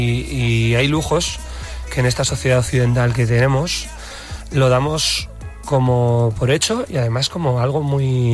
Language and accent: Spanish; Basque Country, Spain